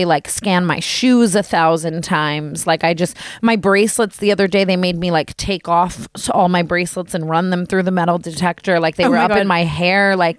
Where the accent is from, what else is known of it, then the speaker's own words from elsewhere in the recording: United States; I don't know if it's just us being American too.